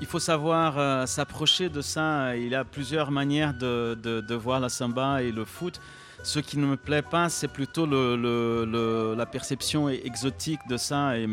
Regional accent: Brazil; C'est plus facile de ne pas dire ça en étant brésilien que français.

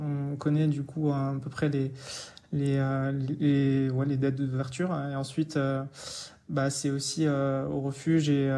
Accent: Gap, Provence-Alpes-Côte d'Azur, France; De Gap, la région des Hautes-Alpes.

